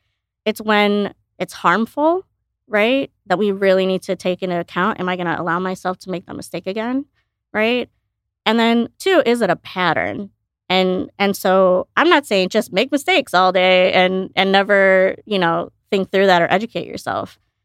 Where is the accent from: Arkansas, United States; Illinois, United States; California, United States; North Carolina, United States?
Illinois, United States; born or raised there